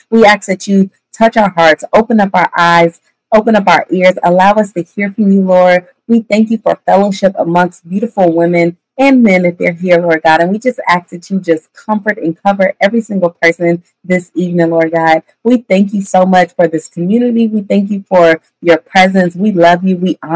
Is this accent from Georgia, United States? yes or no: yes; Atlanta, Georgia, United States; now in Dallas, United States; I am from Atlanta, Georgia, but I reside in the DFW area now, okay?